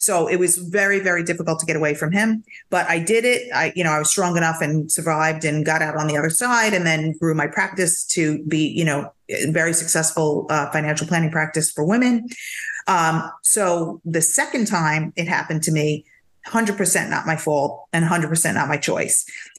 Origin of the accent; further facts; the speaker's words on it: New York, United States; now in Florida; So I'm still deciding if that's going to stick or not, because I'm such a New Yorker.